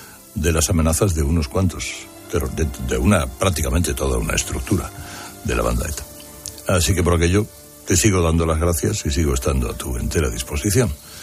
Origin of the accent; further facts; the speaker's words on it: Spain; yo como español